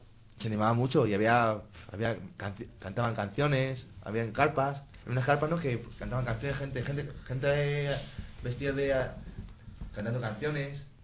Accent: Spain; Ya sabes que somos españoles.

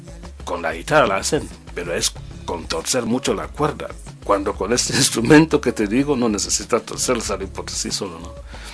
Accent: Bangangté, West, Cameroon; yo soy de Bangante, que soy Bamiliké, pero mi ciudad es Bangante.

